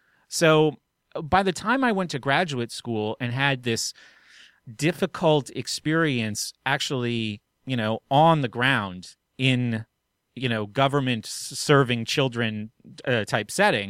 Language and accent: English; Reading, Pennsylvania, United States; born there; I was born in Redding, by the way.